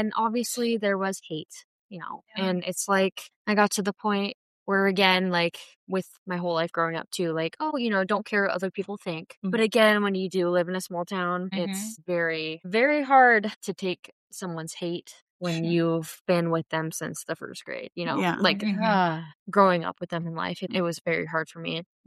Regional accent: Sandpoint, Idaho, United States; growing up in Sandpoint, that was very, very hard for me.

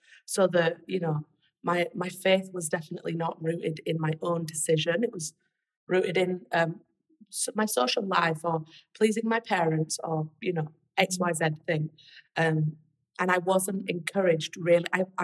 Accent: England, United Kingdom; now in United States; Yeah, I'm not from America. I'm actually English. And I grew up in a pretty big church in the north of England called Life Church

